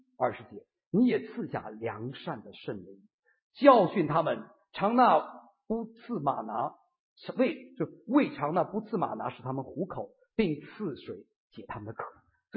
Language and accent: Chinese; Loess Plateau, China; 我在黄土高原挣扎长大，所以在兰州往西走一点就到整个大陆最大的戈壁滩和沙漠